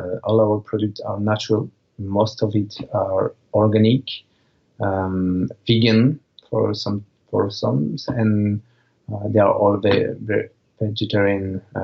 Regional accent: Marseille, Provence-Alpes-Côte d'Azur, France; I'm going to the training in Marseille, in my hometown.

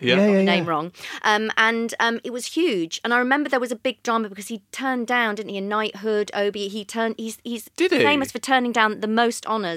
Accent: North West England, United Kingdom; because I was brought up in Cheshire near Manchester

